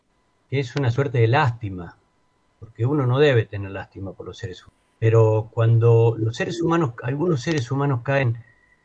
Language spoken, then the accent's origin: Spanish; Catamarca, Argentina; also born or lived in Mar del Plata; siempre me he criado, más allá que nací en Mar del Plata, me he criado en Catamarca